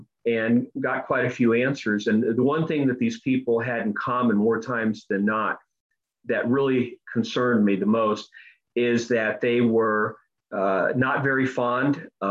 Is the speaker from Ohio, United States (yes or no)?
yes; Ohio, United States; born there; I'm a first generation American. I was born in Ohio a few years after they came over from Europe.